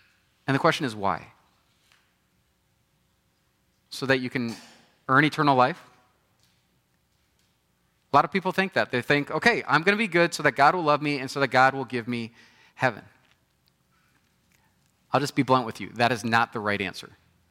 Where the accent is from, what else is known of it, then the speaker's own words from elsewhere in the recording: Tulsa, Oklahoma, United States; I grew up in Tulsa, Oklahoma, so I could fake it a little bit and people could understand me.